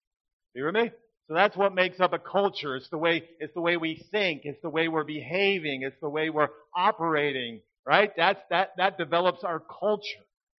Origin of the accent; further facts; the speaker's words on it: United States; I'm from the United States, so at home we teach our children the culture of the United States at home.